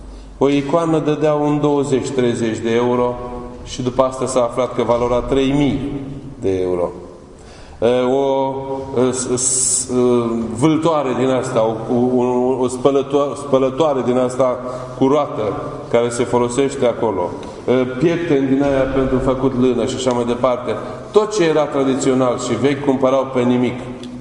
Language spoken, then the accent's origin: Romanian; Romania; Afirmăm că suntem și români și creștini.